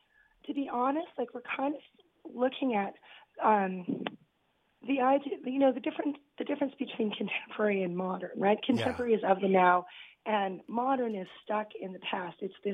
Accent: Canada; looking as a Canadian, and my mom is like an immigrant from Germany.

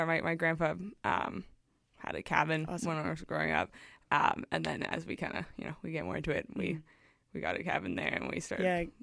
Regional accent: Vancouver, British Columbia, Canada; I'm born and raised in Vancouver. Yeah, and I'm currently going to UBC. I'm in my fourth year studying English honors in international relations.

